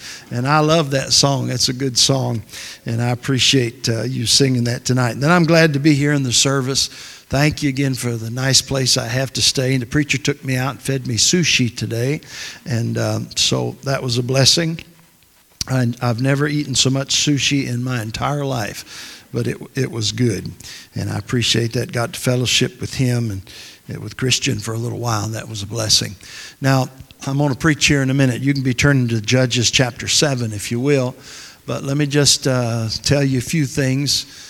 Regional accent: Michigan, United States; Of course, I was raised in Michigan.

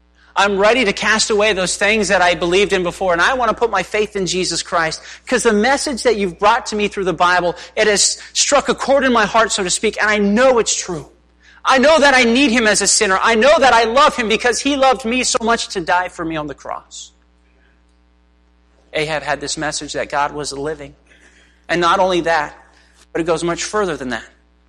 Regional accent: Hollywood, California, United States; As a young kid growing up outside of Hollywood, California, listen, there were a lot of things I saw and did that I should have never saw or did.

